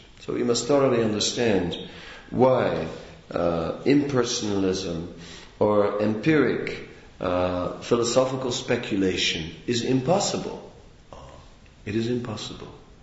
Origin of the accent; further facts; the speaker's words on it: Antwerp, Flanders, Belgium; Well, I do. I grew up in Antwerp.